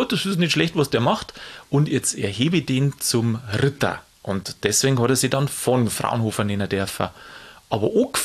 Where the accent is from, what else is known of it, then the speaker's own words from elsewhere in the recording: Bavaria, Germany; Und ich komme ja auch aus Niederbayern.